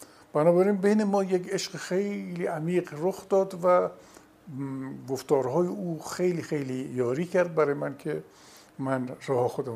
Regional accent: Neyshabur, Razavi Khorasan, Iran; born there; در نیشابور بودم.

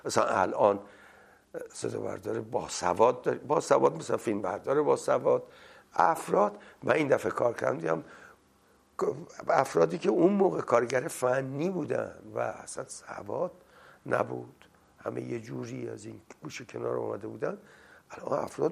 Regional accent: Kermanshah, Iran; born there; من اولین بار بعد از تولد از کرمانشاه اومدم تهران.

